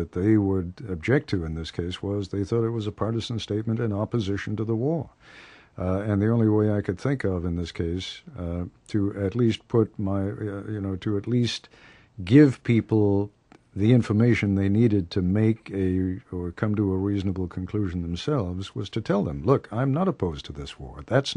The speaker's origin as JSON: {"language": "English", "region": "England", "country": "United Kingdom", "tie": "born or raised there", "said": "I'm a World War II baby. I grew up in England during World War II."}